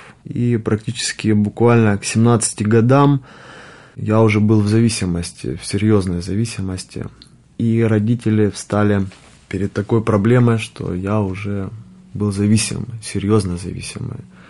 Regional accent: Rostov-on-Don, Rostov Oblast, Russia; мне 34 года. Я родом из Ростова-на-Дону.

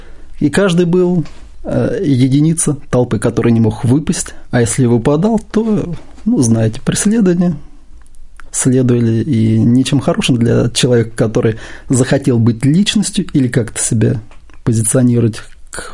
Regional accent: Uryupinsk, Volgograd Oblast, Russia; Я приехал из очень известного москвичам города Урюпинска. Но это считается неофициальной столицей глубинки, как многим известно. Есть такой город в Волгоградской области.

